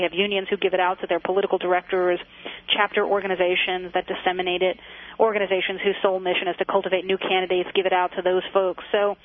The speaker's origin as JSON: {"language": "English", "town": "Brooklyn", "region": "New York", "country": "United States", "tie": "born or raised there", "said": "You know, when I was a kid, growing up in Brooklyn, the New York City Board of Education at that time created a position for students to sit on the board."}